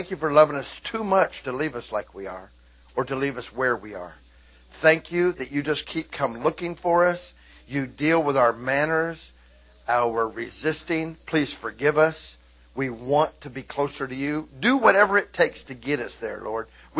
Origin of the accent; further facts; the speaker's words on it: Auburn Hills, Michigan, United States; and I grew up in Auburn Hills, Pontiac area